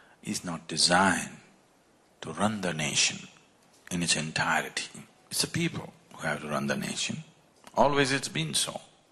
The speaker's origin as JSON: {"language": "English", "region": "Karnataka", "country": "India", "said": "Then I asked them, actually I don't come from Tamil Nadu, I come from Karnataka."}